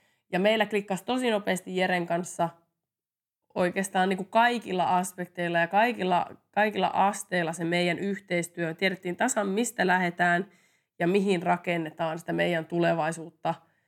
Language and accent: Finnish; Mikkeli, South Savo, Finland; mä oon Mikkelistä kotoisin ja harjoittelin tosi pitkään Mikkelissä pienessä tiiviissä ryhmässä.